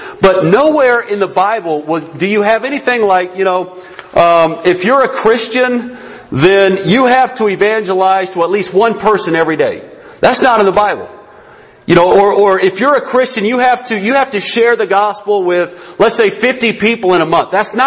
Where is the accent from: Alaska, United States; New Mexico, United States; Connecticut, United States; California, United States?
New Mexico, United States; I was at UNM for a while, lived in UNM or Albuquerque, lived at Santa Fe for a while, born and raised in New Mexico